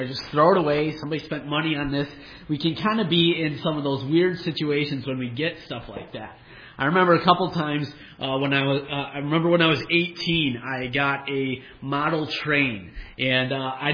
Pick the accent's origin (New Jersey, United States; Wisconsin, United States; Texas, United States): Wisconsin, United States; Growing up in Wisconsin, some of the best gifts that we had were anything that had to do with the Packers.